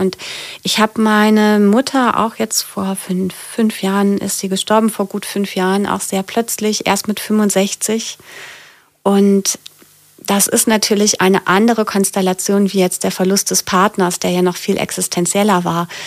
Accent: Cologne, North Rhine-Westphalia, Germany; nicht wieder nach Köln zu gehen, was meine Heimatstadt ist

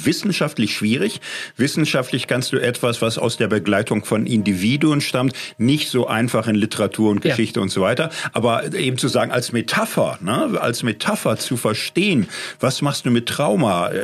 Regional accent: Germany; als Deutsche haben wir leider ein bisschen viel Expertise dabei.

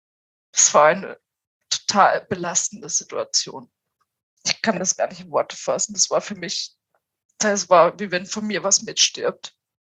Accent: Thuringia, Germany; born or raised there; also born or lived in Baden-Württemberg

